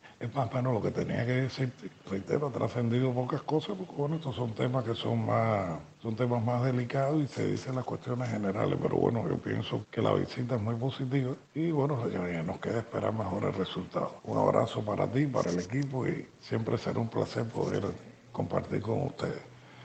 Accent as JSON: {"language": "Spanish", "country": "Cuba", "said": "como cubano pienso que como académico cubano, pienso que es muy positivo este tipo de visita"}